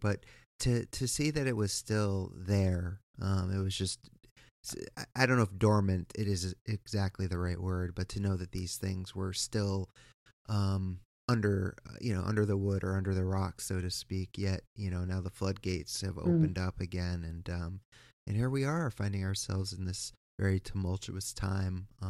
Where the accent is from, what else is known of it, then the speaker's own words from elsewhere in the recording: East Coast, United States; I am from the East Coast